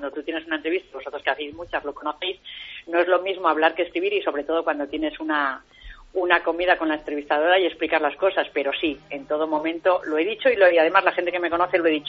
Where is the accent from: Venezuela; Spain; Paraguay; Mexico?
Spain; Castile; yo soy de Castilla y nosotros en Castilla nos gusta llamar a las cosas por su nombre.